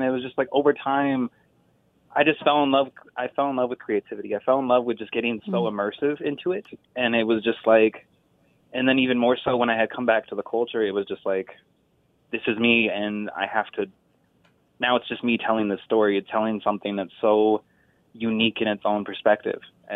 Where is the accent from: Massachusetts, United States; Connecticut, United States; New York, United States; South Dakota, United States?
South Dakota, United States; Pine Ridge; Well, essentially, you know, I'm from Pine Ridge